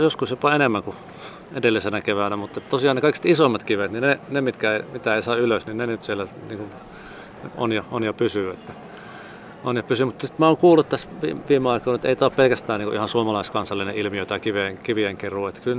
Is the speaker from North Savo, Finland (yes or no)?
yes; North Savo, Finland; me sisarusten kanssa tehtiin sukupolvenvaihdos meidän kotitilalle, ja sitten siitä oli juttua tuolla meillä päin Pohjois-Savossa